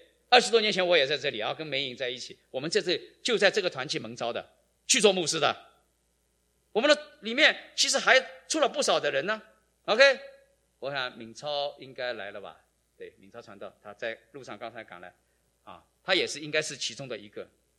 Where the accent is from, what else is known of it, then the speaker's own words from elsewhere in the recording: China; 这一定是这个画家不仅是中国人，而且他知道这个门徒里面不只是那个，还有我们中国人呢。